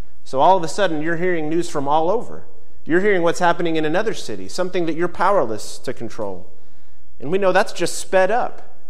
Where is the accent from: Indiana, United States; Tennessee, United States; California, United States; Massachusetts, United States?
Tennessee, United States; Memphis; And I grew up in Memphis